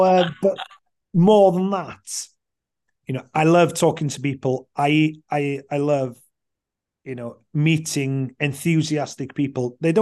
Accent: Anglesey, Wales, United Kingdom; I grew up on Anglesey

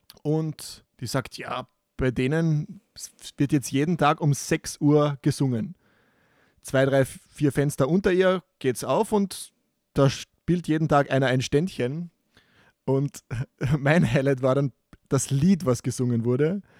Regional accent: Austria; was man bei uns in Österreich Eurofighter nennt

